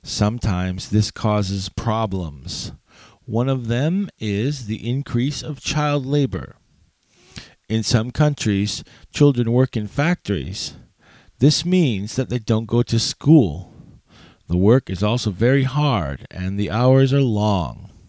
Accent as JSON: {"language": "English", "town": "Seattle", "region": "Washington", "country": "United States", "tie": "born or raised there", "said": "one very famous one was in Seattle, my hometown."}